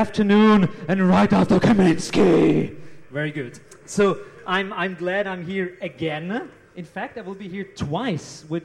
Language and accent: English; Austria; English is a second language; And we are from Austria. That's how Austria looks like.